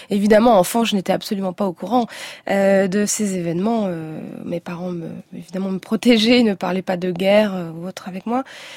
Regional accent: France; je suis française d'origine arménienne, mais je suis française

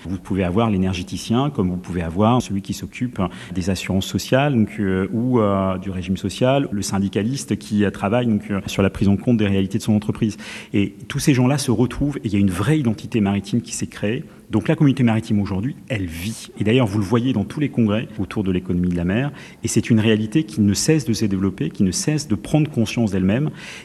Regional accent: South-West France, France; Je suis originaire du Sud-Ouest, donc je connaissais la mer

